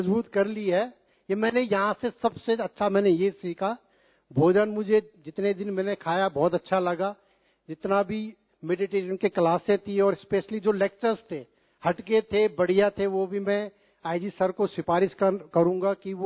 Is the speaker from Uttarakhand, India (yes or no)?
yes; Uttarakhand, India; मैं उत्तराखंड से हूं तो देवभूमि।